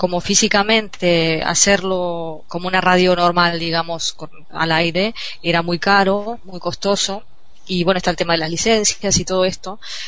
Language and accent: Spanish; Montevideo, Uruguay; also born or lived in Progreso, Uruguay; Bueno, yo soy de Montevideo, viví algunos años en Progreso y ahí todavía viven mis hermanos y mi padre también. Pero en Montevideo tengo todo el resto de la familia y ya, hasta antes de venirme vivía ahí en Yaguarón y Cerro Largo.